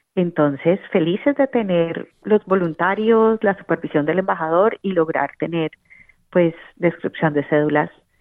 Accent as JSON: {"language": "Spanish", "country": "Colombia"}